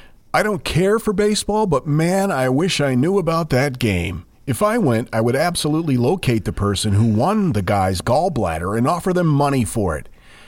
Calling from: Altoona, Pennsylvania, United States; Hey there, I'm from Altoona, Pennsylvania, and I just listened to your episode

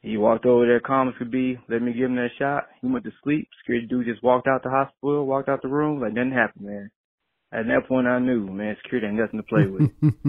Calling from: Atlanta, Georgia, United States; I'm out from Atlanta, Georgia

